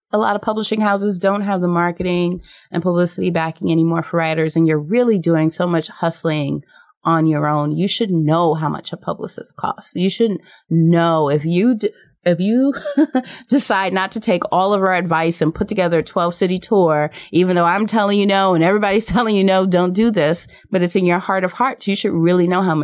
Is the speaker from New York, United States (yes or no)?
yes; New York City, New York, United States; born there; I was born in New York City, like we talked about.